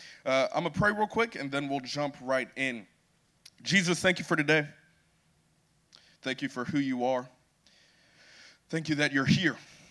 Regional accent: Atlanta, Georgia, United States; I am from Atlanta, Georgia, and I'm so excited to be here this weekend

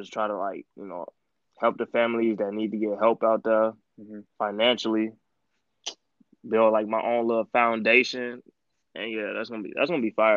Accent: Gary, Indiana, United States; I'm from Gary, Indiana. So it's 20 minutes away from Chicago.

